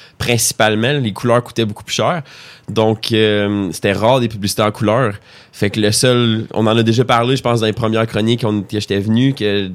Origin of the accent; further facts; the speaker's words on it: Lorrainville, Quebec, Canada; Puis moi, j'ai grandi à Lorrainville, tu sais. Fait que moi, ça a toujours été Lorrainville.